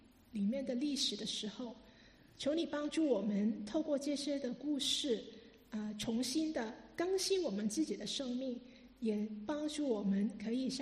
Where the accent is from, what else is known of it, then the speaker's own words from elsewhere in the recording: China; 我们中国人做这个做得特别好，对不对？